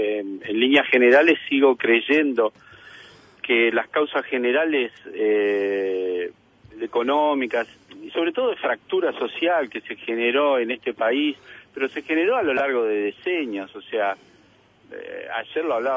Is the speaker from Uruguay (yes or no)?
yes; Montevideo, Uruguay; yo soy del Uruguay, o sea, yo vivía en Malvin de chico, de una familia clase media muy humilde, y vivimos siempre con la casa abierta.